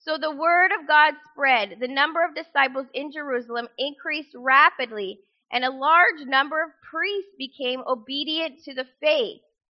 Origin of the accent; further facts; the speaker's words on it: Ontario, Canada; also born or lived in Maritimes; I was born here in the Maritimes, but when I was very young, we moved to Ontario, and I don't actually remember living here